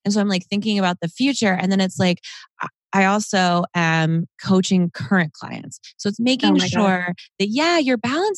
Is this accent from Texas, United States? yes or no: no; North Carolina, United States; I grew up in North Carolina, but I don't know if everybody else knows where that is.